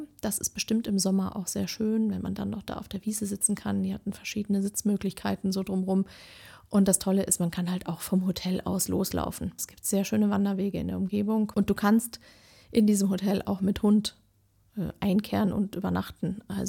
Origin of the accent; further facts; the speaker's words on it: North Rhine-Westphalia, Germany; das Siegerland, was ja meine Heimat ist